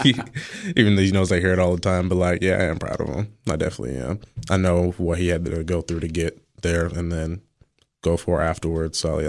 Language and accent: English; Kings Mills, Ohio, United States; Well, I'm from Kings Mills, Ohio. There's a little bit 20 minutes north of downtown Cincinnati